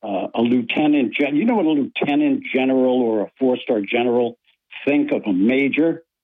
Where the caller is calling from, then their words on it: Binghamton, New York, United States; from Binghamton, New York.